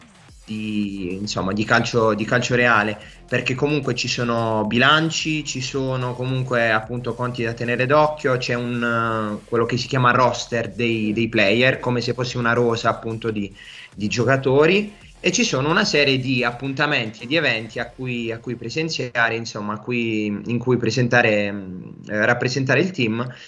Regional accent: Bari, Apulia, Italy; io sono di Bari, ho 26 anni

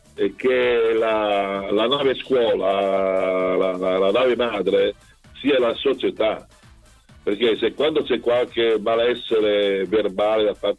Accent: Ferrara, Emilia-Romagna, Italy; perché poi Pasqua l'ho fatta con i miei, io sono di Ferrara, lo sapete

